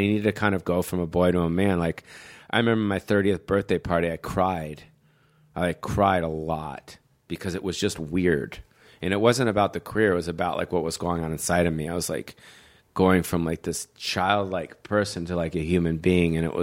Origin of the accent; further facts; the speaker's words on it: Beverly Hills, California, United States; growing up in Beverly Hills, I went to Beverly Hills High School.